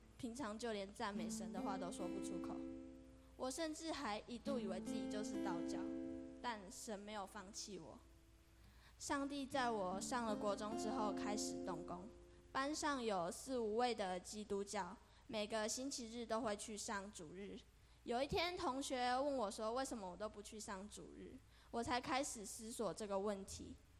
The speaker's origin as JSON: {"language": "Chinese", "region": "Pingtung County", "country": "Taiwan", "tie": "born or raised there", "also_born_or_lived": "Tainan", "said": "所以我从小直到上小学之前，我都住在台南的外婆家。因为外婆信仰道教，所以我从小就养成拿香拜拜的习惯。直到上了小学一年级回来屏东之后"}